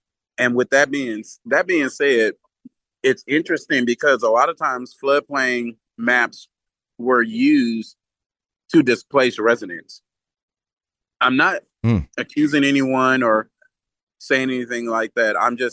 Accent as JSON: {"language": "English", "town": "Houston", "region": "Texas", "country": "United States", "said": "I'm originally from Houston, Texas. The whole city dang near is in a floodplain."}